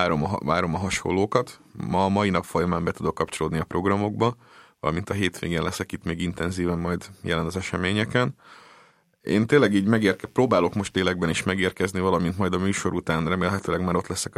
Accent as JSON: {"language": "Hungarian", "region": "Upper Hungary", "country": "Slovakia", "said": "mi otthon a Felvidéken"}